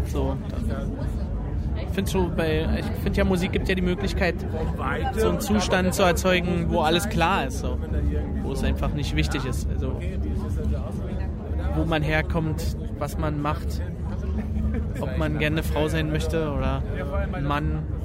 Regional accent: Berlin, Germany; In Köpenick. Also so in diese, wir kommen nicht direkt aus dem Zentrum, wir sind so aus dem Speckgürtel. Eigentlich sind wir Brandenburger, aber unser Leben hat sich in Berlin immer abgespielt.

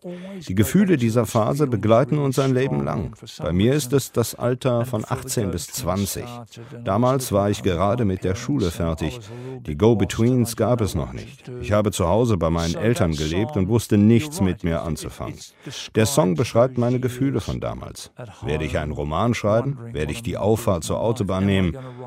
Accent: Brisbane, Queensland, Australia; German is a second language; Ich bin in Brisbane aufgewachsen und kann mich noch an die Sommermonate meiner Jugend erinnern, in den 60ern und 70ern.

